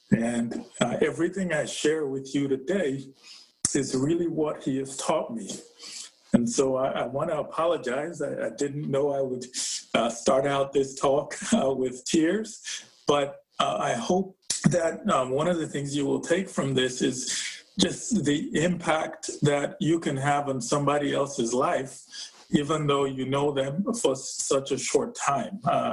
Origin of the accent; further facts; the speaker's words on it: Nigeria; moved away as an adult; now in United States; I'm originally from Nigeria, and I moved to the States 20 years ago, August 2000. I moved here for college.